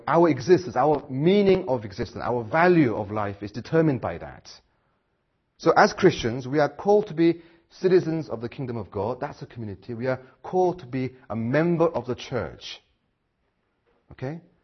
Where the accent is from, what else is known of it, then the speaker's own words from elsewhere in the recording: South Korea; English is a second language; You know, I'm from Korea, as you can, as you know